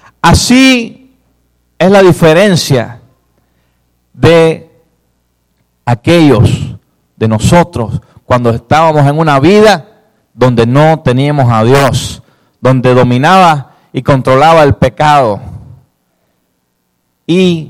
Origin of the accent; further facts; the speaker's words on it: Cuba; De pequeño, allá en Cuba